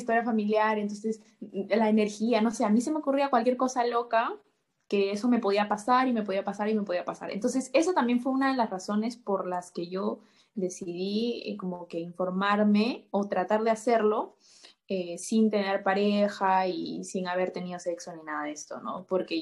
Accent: Juliaca, Puno, Peru; now in Lima, Peru; cuando llegué a Lima, porque yo soy de Juliaca, Puno, y cuando me vine a vivir sola acá a Lima

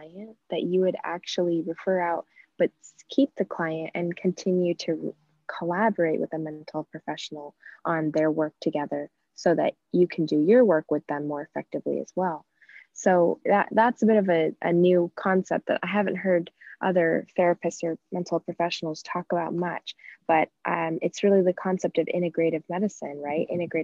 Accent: Aspen, Colorado, United States; also born or lived in Denver; I am originally from Aspen, Colorado. I was born in Aspen and I grew up in the valley there.

